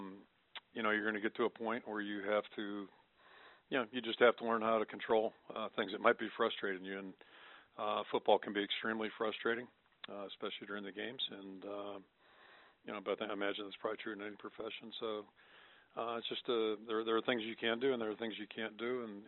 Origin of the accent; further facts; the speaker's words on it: Pittsburgh, Pennsylvania, United States; And growing up in Pittsburgh, you know, it feels very similar to what the Steelers have